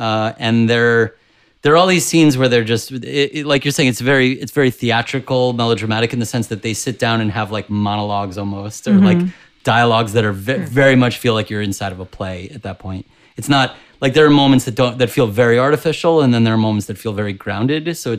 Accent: New York, United States; And I grew up on Long Island, so, you know, a half hour away from where it all went down.

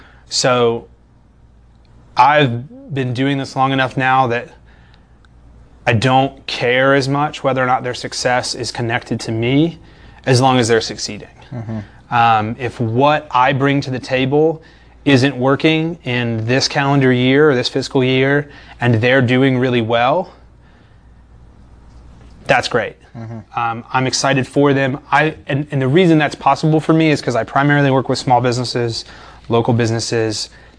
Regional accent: Virginia, United States; now in Clemson, United States; I grew up in Virginia. I came to Clemson just to do something different. Spent my whole life in one town, and now hopefully the rest of it in this town.

